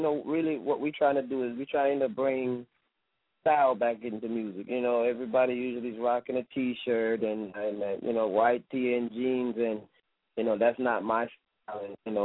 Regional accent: Florida, United States; born there; No, I was born in Florida. And basically, like, the thing with my thing was, basically, I was always going back and forth to Jamaica.

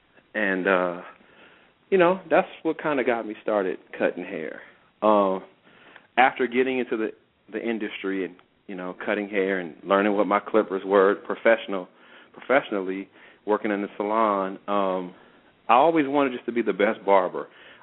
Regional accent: Inglewood, California, United States; now in Atlanta, United States; Where I'm from. I'm from Los Angeles, Inglewood, California.

